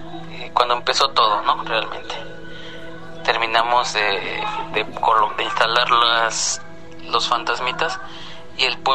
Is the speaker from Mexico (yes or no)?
yes; Pachuca, Hidalgo, Mexico; ya íbamos de regreso a Pachuca, yo soy de Pachuca.